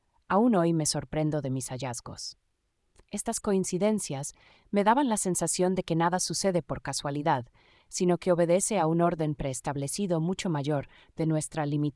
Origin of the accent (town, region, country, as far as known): Valencia, Valencian Community, Spain; born or raised there